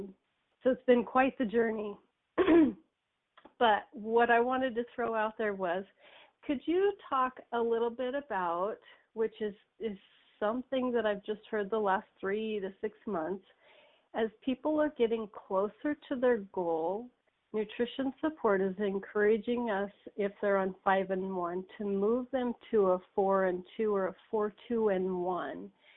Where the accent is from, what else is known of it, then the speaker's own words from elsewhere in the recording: Idaho, United States; I'm from Idaho